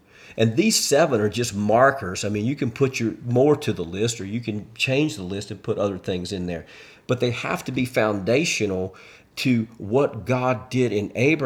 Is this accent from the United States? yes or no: yes; United States; It's not just about America, but I'm an American, so it's about, that's my nation.